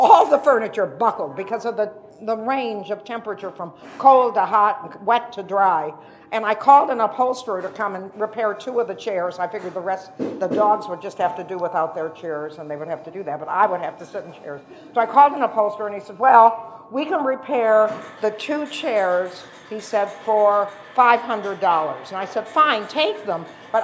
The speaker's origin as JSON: {"language": "English", "town": "Toledo", "region": "Ohio", "country": "United States", "said": "I'm from Toledo, Ohio, and in the early 70s, we were having these terrible snowstorms where helicopters were dropping food."}